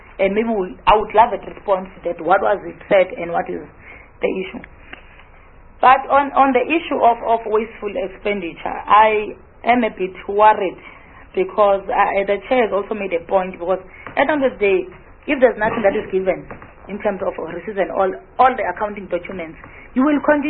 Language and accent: English; South Africa; I don't think as a South African and as an honorable member that situation is correct.